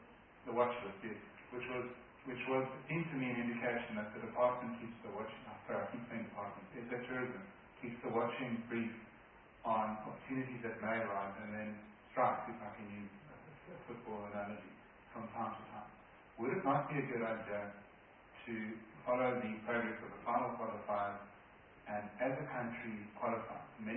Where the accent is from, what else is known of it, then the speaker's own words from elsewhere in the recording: KwaZulu-Natal, South Africa; And Chair, like the previous one, I'm also from KwaZulu-Natal.